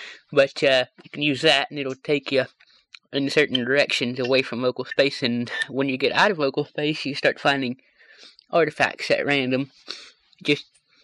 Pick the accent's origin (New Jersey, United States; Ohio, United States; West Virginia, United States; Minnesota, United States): West Virginia, United States; I'm from West Virginia.